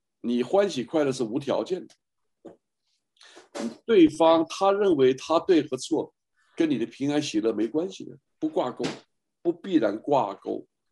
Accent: China; 你是被你的期望所捆绑了，这是我们中国人常见的呀。

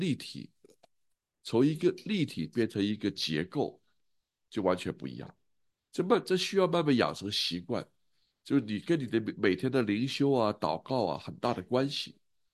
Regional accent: China; 我们在中国大陆出生、成长、洗脑

